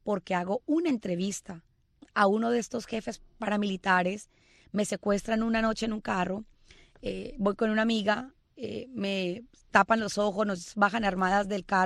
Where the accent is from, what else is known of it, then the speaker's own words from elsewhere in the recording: Colombia; moved away as an adult; now in United States; Yo tuve que salir de Colombia porque la guerrilla amenazó con poner una bomba en el noticiero para el que yo trabajaba.